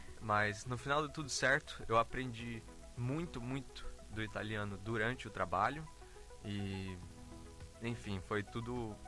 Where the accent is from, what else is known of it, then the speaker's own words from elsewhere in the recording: Brazil; Quando eu menciono que sou do Brasil, o pessoal já abre os braços